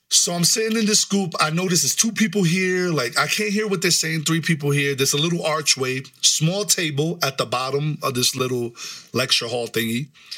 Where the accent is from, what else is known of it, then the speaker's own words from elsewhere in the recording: New York City, New York, United States; I'm like, I'm from the Bronx.